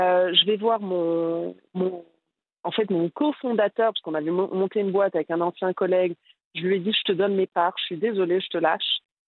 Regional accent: Morocco; now in London, United Kingdom; je suis marocaine, iranienne, vivant à Londres.

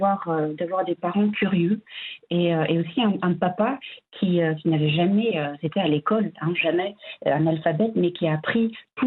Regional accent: Morocco; j'arrive donc en tant que femme, en tant que Marocaine.

